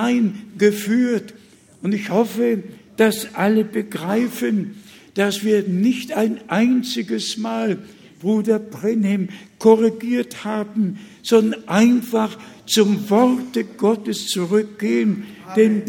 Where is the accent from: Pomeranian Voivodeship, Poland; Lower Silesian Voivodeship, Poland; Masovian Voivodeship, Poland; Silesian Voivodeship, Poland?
Pomeranian Voivodeship, Poland; moved away; Ihr alle wisst, ich komme doch aus dem Preußen, Bistum. Ich komme nur aus dem Bezirk Danzig, noch nicht mal im Lande geboren, mit zwei Sprachen groß geworden.